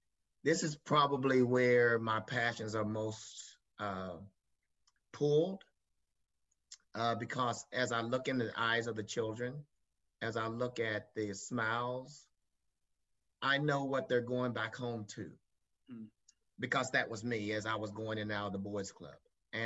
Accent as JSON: {"language": "English", "town": "Bowling Green", "country": "United States", "tie": "born or raised there", "said": "Really, I was born and raised in Bowling Green, grew up as a one of nine children, both parents here in Bowling Green."}